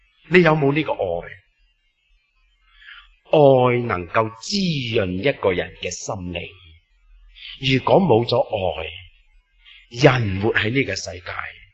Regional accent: China; 我哋中国人你话求咩呢？

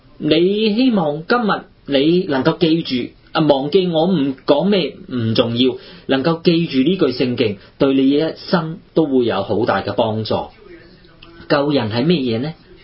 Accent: Hong Kong; 亦有我好似我嚟自香港咁样

